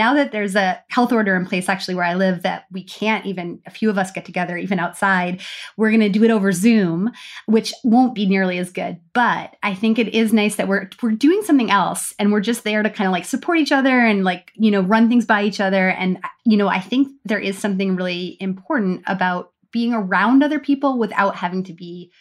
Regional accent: United States; now in Canada; We all live in Canada, but we're American.

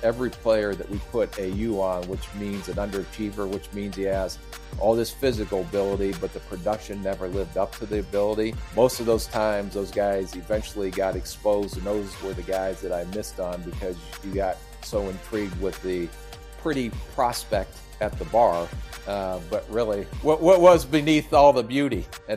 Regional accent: Canton, Ohio, United States; And we grew up in Canton, Ohio. My dad was a high school football coach.

